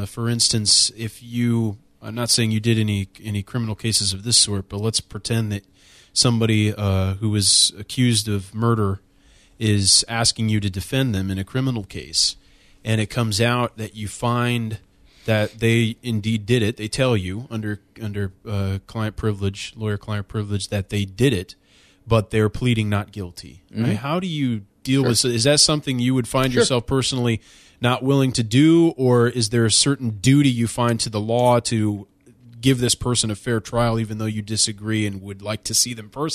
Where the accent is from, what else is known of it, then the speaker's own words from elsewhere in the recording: United States; I think that's the beauty of being an American.